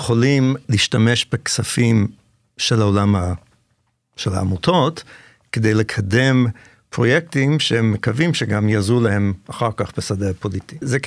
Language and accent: Hebrew; Canada; moved away as an adult; now in Israel; אז באמת נולדתי בקנדה. ואחרי שסיימתי שם תואר ראשון, עליתי לארץ ב-1989